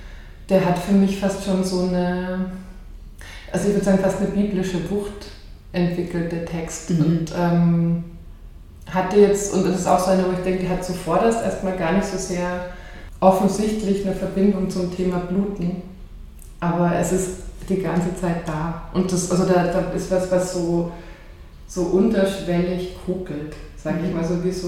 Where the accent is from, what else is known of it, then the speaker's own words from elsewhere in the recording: Germany; Also wenn ich mir jetzt gerade in Deutschland, wo ich herkomme, anschaue